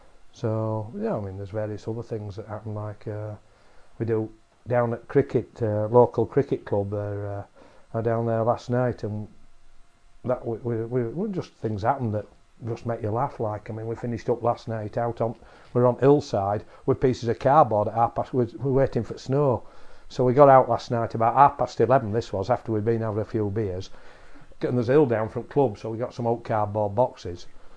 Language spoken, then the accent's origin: English; Leeds, Yorkshire and the Humber, United Kingdom; also born or lived in London; I was born in Leeds, which is in West Yorkshire, and brought up all round there. I did my qualification, my schooling in Leeds. Then I went on to study. I moved to London for a short time to study, and then I moved back up